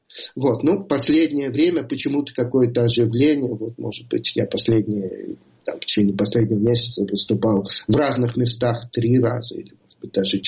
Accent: Russia; узнав, что мы из России

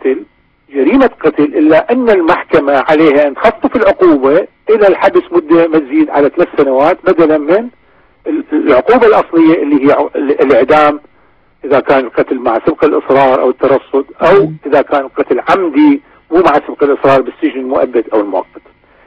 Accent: Iraq; أن نرجع إلى أسسها وأسبابها في المجتمع العراقي باعتبارنا عراقيين

